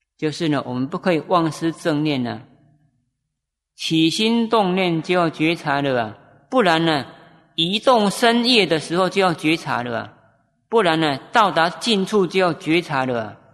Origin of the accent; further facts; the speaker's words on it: China; 我们中国人有一句话说呢，举头三尺有神明啊